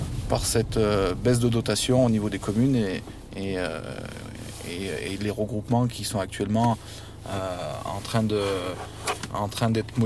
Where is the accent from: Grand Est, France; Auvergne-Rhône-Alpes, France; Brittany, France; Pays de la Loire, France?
Auvergne-Rhône-Alpes, France; La Chapelle-en-Vercors; Et donc je suis originaire de La Chapelle-en-Vercors et j'ai repris l'entreprise.